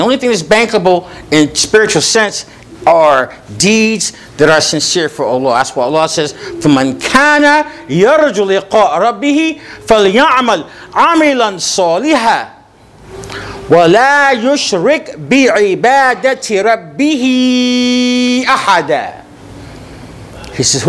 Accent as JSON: {"language": "English", "region": "East Coast", "country": "United States", "said": "I don't mean no harm because I'm from the East Coast too"}